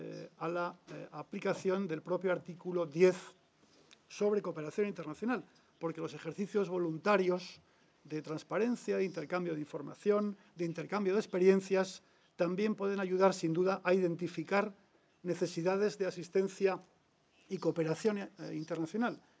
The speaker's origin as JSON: {"language": "Spanish", "country": "Spain", "said": "en este momento casi desde mi capacidad nacional como español"}